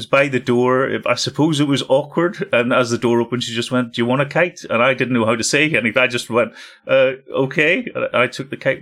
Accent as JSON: {"language": "English", "town": "Belfast", "region": "Northern Ireland", "country": "United Kingdom", "said": "And I was like, I'm from Belfast."}